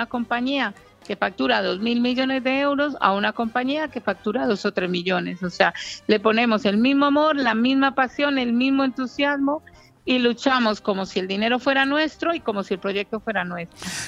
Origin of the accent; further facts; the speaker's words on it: Sweden; now in Marbella, Spain; Soy sueca de origen colombiano.